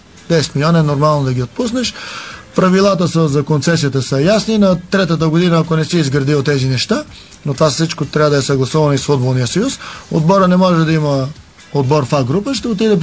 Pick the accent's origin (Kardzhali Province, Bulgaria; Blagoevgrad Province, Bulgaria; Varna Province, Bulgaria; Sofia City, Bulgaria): Sofia City, Bulgaria; Bankya; От едно село Банкя. Банкя.